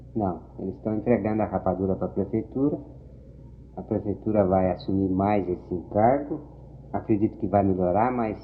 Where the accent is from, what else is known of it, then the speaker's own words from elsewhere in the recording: São Paulo, Brazil; born there; eu que nasci em São Paulo, sinto uma cidade desordenada, cheia de contrastes terríveis